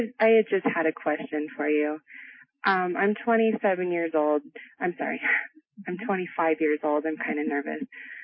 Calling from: Pagosa Springs, Colorado, United States; Pagosa Springs, Colorado.

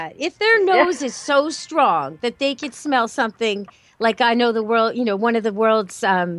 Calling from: Canada; I am calling in from Camp Good Dog up here in Canada

